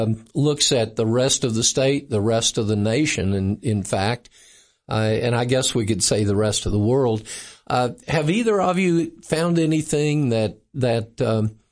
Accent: Florida, United States; I call Tennessee my home state now, but I sort of grew up in Florida and so I watch that system some too.

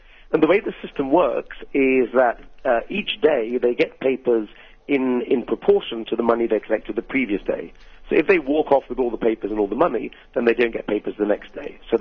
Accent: United Kingdom; as a British person, I like things to be very ordered and very punctual and very straightforward.

